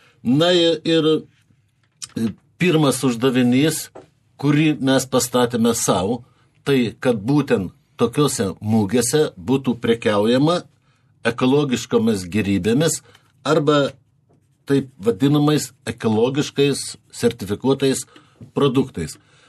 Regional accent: Vilnius, Vilnius County, Lithuania; Ir ne tik mes vilniečiai, bet ir kiti mūsų svečiai.

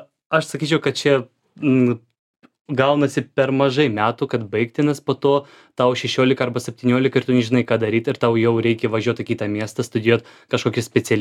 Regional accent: Enerhodar, Zaporizhzhia Oblast, Ukraine; Lithuanian is a second language; now in Lithuania; nes esu iš Ukrainos ir esu iš Energodaro, čia labai toli nuo Lietuvos iš tikrųjų.

